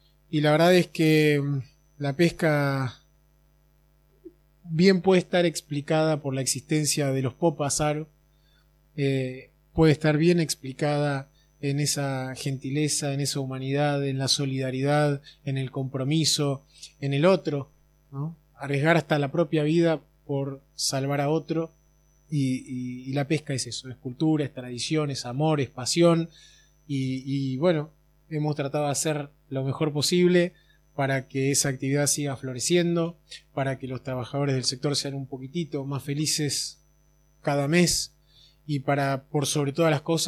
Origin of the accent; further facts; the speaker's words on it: Argentina; como argentino, como trabajador, como funcionario, como hombre de la pesca